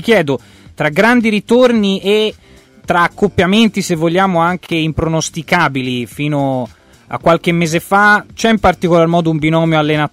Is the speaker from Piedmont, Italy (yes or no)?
no; Apulia, Italy; La prima te la faccio da pugliese